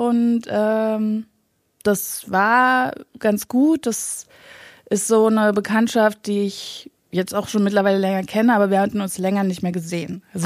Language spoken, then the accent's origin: German; Berlin, Germany; ich bin 30, komme aus Berlin, geboren in Berlin.